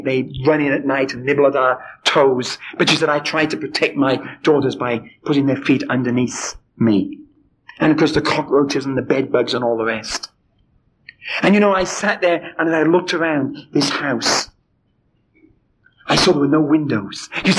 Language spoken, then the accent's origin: English; United Kingdom; You know, as British, we're not supposed to get emotional.